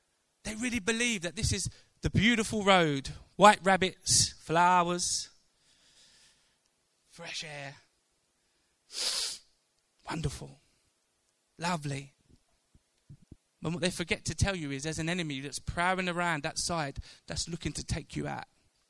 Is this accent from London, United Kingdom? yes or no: yes; Thamesmead, London, United Kingdom; I grew up in Thamesmead, which is southeast London, but it's a bit further down. It's borderline Kent in some scenarios.